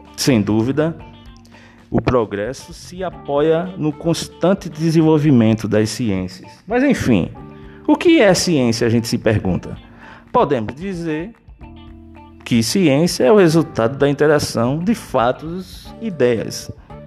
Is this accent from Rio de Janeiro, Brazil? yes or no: no; Pernambuco, Brazil; Eu sou de Pernambuco, né?